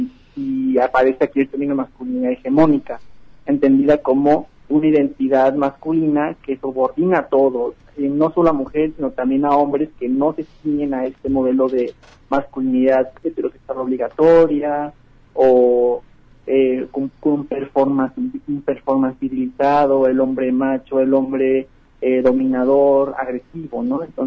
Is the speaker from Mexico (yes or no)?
yes; Sinaloa, Mexico; Yo soy de Sinaloa, por ejemplo, y desde niño comencé a ver estas pautas de exclusión